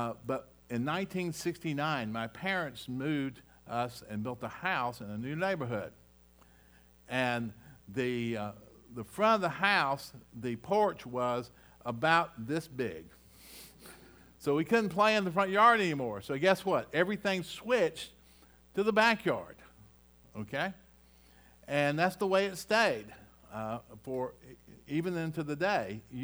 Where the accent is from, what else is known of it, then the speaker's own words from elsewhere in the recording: Rock Hill, South Carolina, United States; I grew up in the South. I'm sure none of y'all know that by now. And so I grew up in the South. I was in Rock Hill, South Carolina.